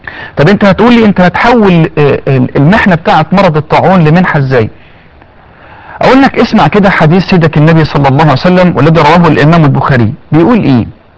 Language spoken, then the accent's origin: Arabic; Egypt; يعني احنا عندنا في مصر نسبة مرتفعة جدا في الأطفال وفي النساء وفي الرجال